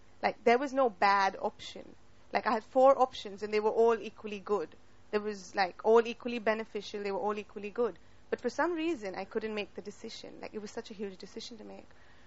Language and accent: English; India; So my father's family was Catholic, like they've always been Catholic. But I'm from India, so my mother's family was Hindu.